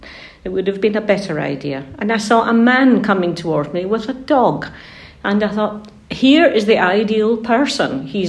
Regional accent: England, United Kingdom; And when he discovered that I was from England, he was very keen to tell me about his family that lived in England.

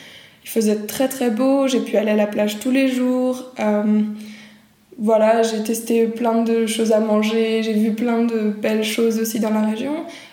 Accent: Brittany, France; je viens de Bretagne en France

